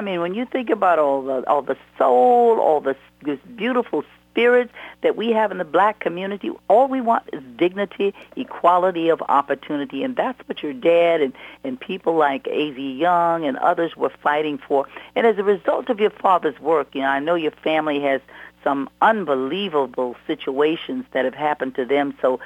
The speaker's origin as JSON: {"language": "English", "region": "Louisiana", "country": "United States", "tie": "born there", "said": "when I was back in my home state, which is your home state, Louisiana, and sometimes I'm embarrassed to claim it, but, you know, that's where I was born."}